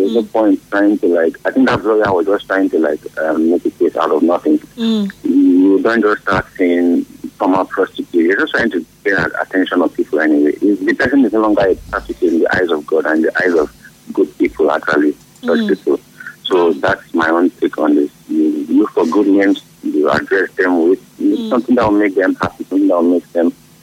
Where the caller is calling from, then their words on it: Rwanda; I'm calling from Rwanda.